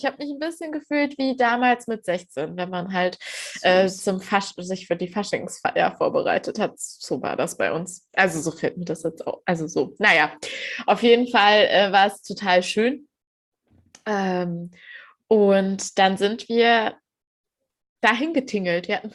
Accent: Erfurt, Thuringia, Germany; now in Berlin, Germany; weil in Berlin ist das ja nicht wie damals bei uns in Erfurt, wo man irgendwie 5 Minuten läuft

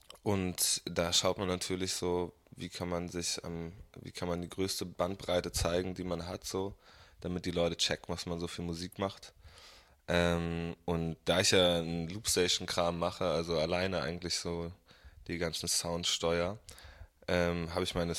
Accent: Bremen, Germany; Ich bin 24 Jahre alt, bin hier in Bremen aufgewachsen, habe woanders studiert, bin wiedergekommen

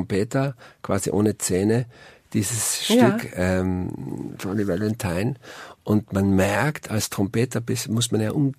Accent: Tyrol, Austria; born there; Also geboren bin ich da im Wiebtal in Igels und Wiebtal und zwischen Brenner ist das, also zwischen der Staatsgrenze, zwischen Brenner und Innsbruck.

